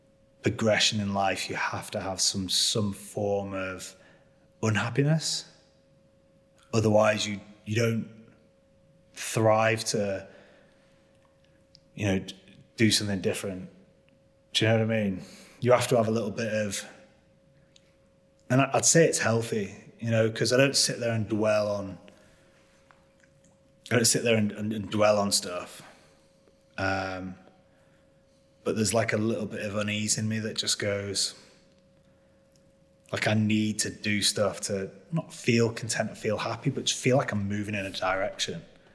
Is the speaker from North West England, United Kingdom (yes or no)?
yes; Preston, North West England, United Kingdom; I came from Preston. I was drinking cider and, you know, trying to get off with girls in the park most of my life, trying, still am.